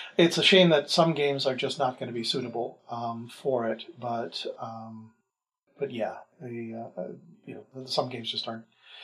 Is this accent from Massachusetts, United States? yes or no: no; Port Huron, Michigan, United States; It's probably because I grew up in Port Huron, actually.